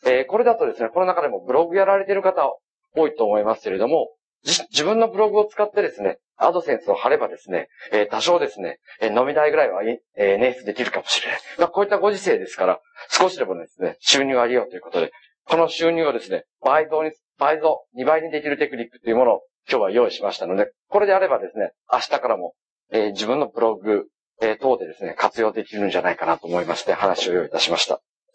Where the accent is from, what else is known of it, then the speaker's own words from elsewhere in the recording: Kinashi, Kagawa, Japan; born there; 私は木梨町っていうところで生まれて、